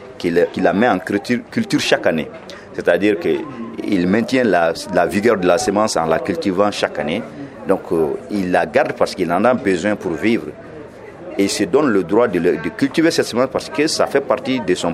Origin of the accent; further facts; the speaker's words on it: Mali; Je viens du Mali, je suis paysan au Mali